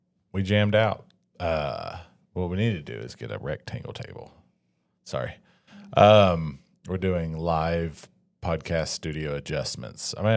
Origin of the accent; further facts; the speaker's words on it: Alabama, United States; Since Heather's from Florida and I'm from Alabama, we thought, well, why don't we just like go see my family for 2 days?